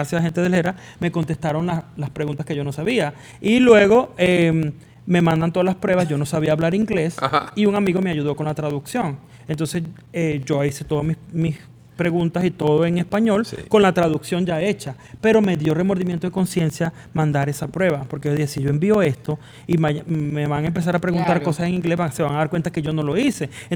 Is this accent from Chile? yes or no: no; Venezuela; moved away as an adult; cuando yo llegué de Venezuela, como todo el mundo que llega inmigrante a este país